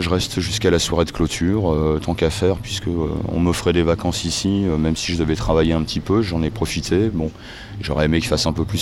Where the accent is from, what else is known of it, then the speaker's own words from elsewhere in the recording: Occitanie, France; je viens de l'Aveyron, je suis sur Villefranche-de-Rouergue